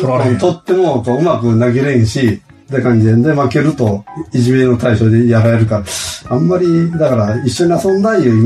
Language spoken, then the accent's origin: Japanese; Kami, Hyogo, Japan; 兵庫県北部の、今は香美町と言います。